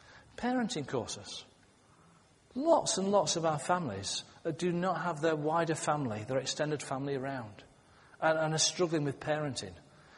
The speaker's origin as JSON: {"language": "English", "country": "United Kingdom", "said": "And we are British, after all."}